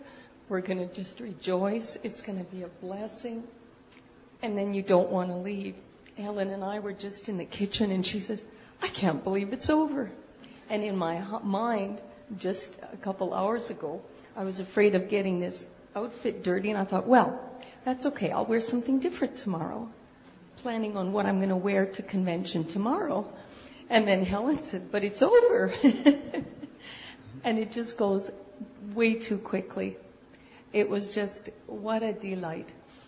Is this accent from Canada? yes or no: yes; Lac La Biche, Alberta, Canada; I'm from Lac-La-Biche, Alberta.